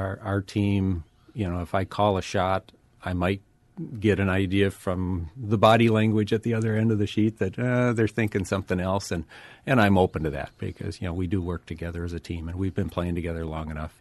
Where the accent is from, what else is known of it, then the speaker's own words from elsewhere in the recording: Portage, Wisconsin, United States; now in Eau Claire, United States; My hometown was Portage, and then I was going to school here, and so that's what brought me to Eau Claire.